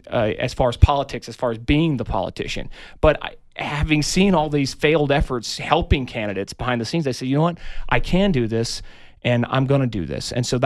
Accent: Tucson, Arizona, United States; But again, I was raised here in the Tucson greater area

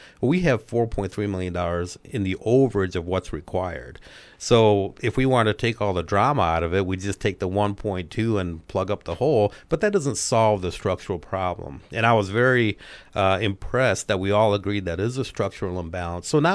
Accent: Kalamazoo, Michigan, United States; You know, I grew up in Kalamazoo, Michigan

